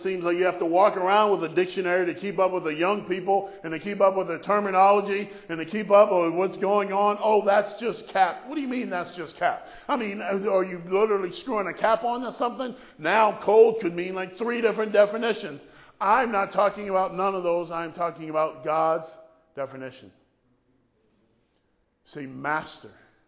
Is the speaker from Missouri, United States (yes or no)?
no; Florida, United States; Hey, I'm from Florida. We fry every single day.